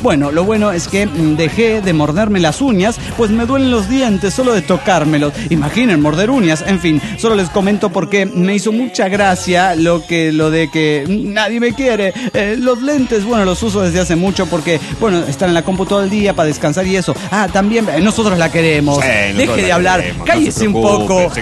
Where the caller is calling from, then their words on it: Mexico City, Mexico; del DF mexicano.